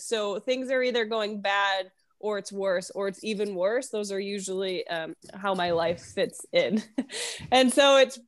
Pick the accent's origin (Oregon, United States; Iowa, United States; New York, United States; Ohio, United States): New York, United States; also born or lived in Arizona, United States / Utah, United States; I'm originally from New York. I lived about 11 years in the West Coast, divided between Arizona and Utah.